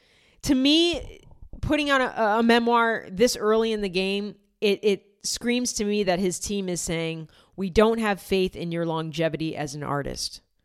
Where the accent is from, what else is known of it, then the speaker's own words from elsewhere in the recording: Ohio, United States; Yeah, you're gonna hear about all of what it was like growing up in Ohio.